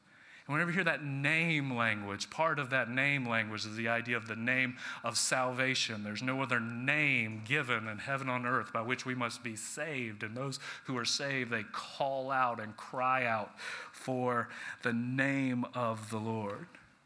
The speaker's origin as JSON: {"language": "English", "town": "Stone Mountain", "region": "Georgia", "country": "United States", "tie": "born or raised there", "said": "I grew up near Stone Mountain, Georgia. I don't know if you've ever seen Stone Mountain."}